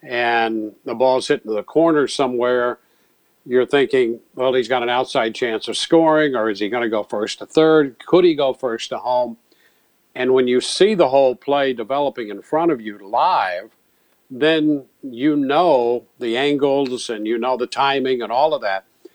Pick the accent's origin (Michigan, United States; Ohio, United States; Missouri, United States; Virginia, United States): Missouri, United States; St. Louis; I remember when the Cardinals won the pennant in 67 and 68, growing up in the St. Louis area.